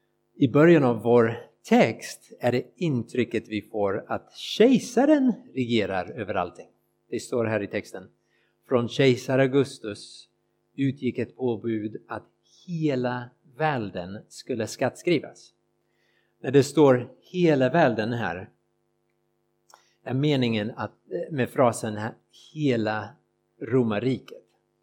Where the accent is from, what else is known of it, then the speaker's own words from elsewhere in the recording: United States; now in Sweden; Jag kommer från USA och i Amerika gör vi dem vart tionde år.